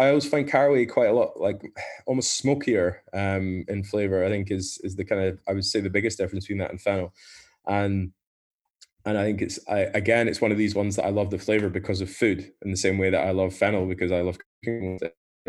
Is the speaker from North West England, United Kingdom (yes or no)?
no; Scotland, United Kingdom; just make it very clear that I'm a Scotsman, then I'd be much happier.